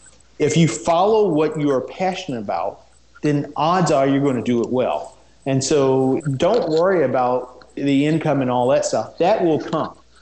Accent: United States; but ultimately, as an American, it's important that people just go out and vote

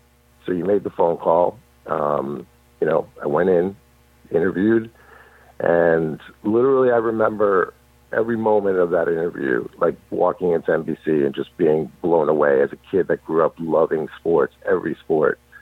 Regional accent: New York, United States; So growing up in New York, obviously, you become a Cosmos fan.

